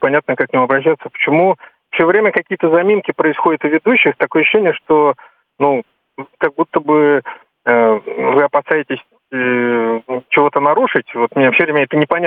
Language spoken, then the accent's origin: Russian; Saint Petersburg, Russia; я из Питера.